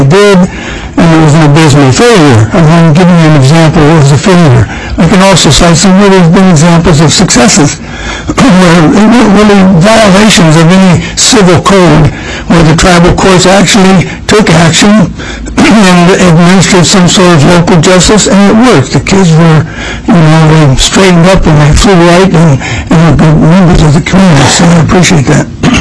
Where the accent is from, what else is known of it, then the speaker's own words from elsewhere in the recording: Craig, Alaska, United States; I come from Craig.